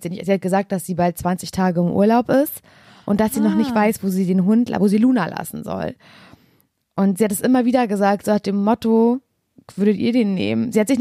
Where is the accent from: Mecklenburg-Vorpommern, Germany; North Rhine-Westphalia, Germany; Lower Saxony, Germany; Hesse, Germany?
Mecklenburg-Vorpommern, Germany; Parchim; now in Berlin, Germany; So Koordinaten von Parchim, habe ich immer meine Heimat bei mir zu Hause in Spandau.